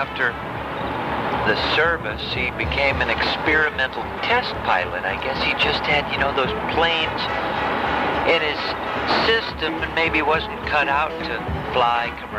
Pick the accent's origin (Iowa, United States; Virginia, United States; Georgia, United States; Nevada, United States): Iowa, United States; I'm from Iowa, so I can understand the Indiana thing.